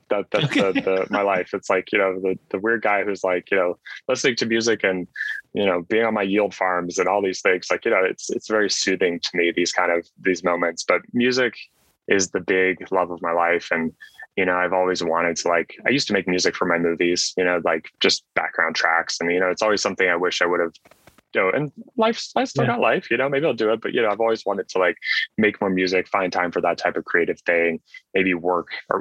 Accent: Switzerland; I was 17 years old. I grew up in Switzerland. My dad was in pharma at the time. And so I grew up in Switzerland

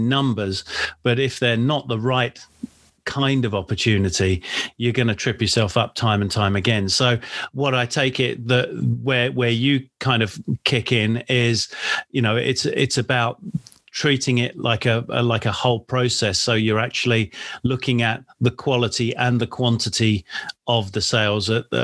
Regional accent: United Kingdom; I'm British, and I was kind of new to all these harsh winters that you get over in this sort of in North America.

